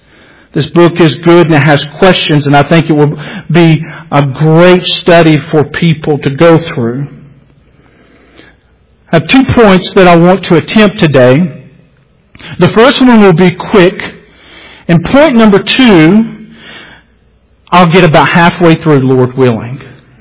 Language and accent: English; Alabama, United States; I'm from Alabama. Got 2 good spellings in a row.